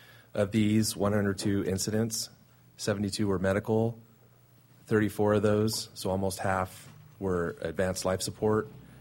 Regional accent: California, United States; When we get the winds here, I am from San Luis Obispo County. I know a lot of the county.

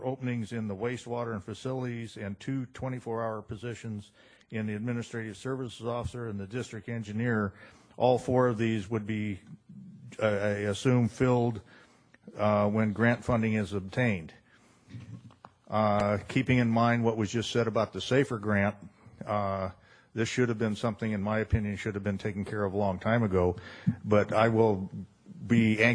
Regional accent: Cambria, California, United States; from Cambria.

